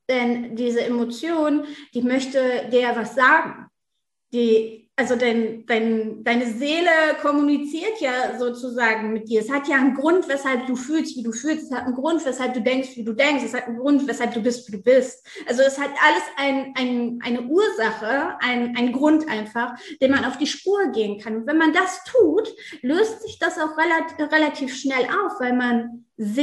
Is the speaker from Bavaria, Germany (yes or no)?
no; North Rhine-Westphalia, Germany